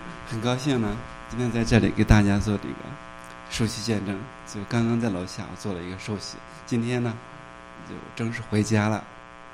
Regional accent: Nanyang, Henan, China; 我来自一个河南，南阳一个非常非常普通的一个农村家庭，父母也是非常普通的普通非常普通的农民。

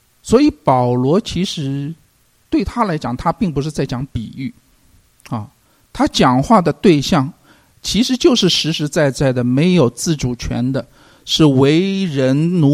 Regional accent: China; 那真的是啊，我们中国人讲的哈，这个是可忍孰不可忍

